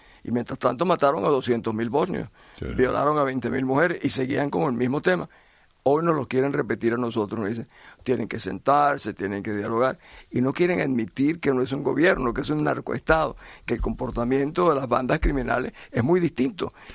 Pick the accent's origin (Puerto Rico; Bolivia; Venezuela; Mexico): Venezuela; O sea, no somos solo los venezolanos.